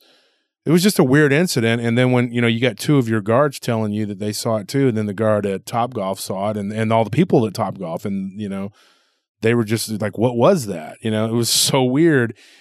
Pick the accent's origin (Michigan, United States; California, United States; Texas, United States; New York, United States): Texas, United States; Well, I'm from Texas, and I don't go.